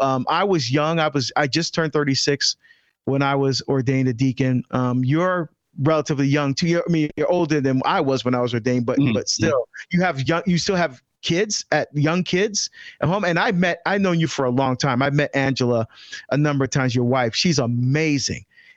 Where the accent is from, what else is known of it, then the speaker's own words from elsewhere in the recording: New Jersey, United States; now in Oregon, United States; I'm from Jersey, right? So we're both not from Oregon. We both married women who are from Oregon and moved here because of marriage.